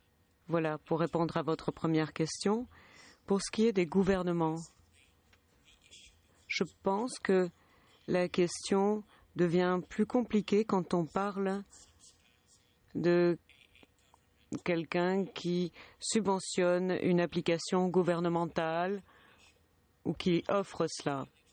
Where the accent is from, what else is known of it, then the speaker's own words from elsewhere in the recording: Malawi; Je viens du Malawi.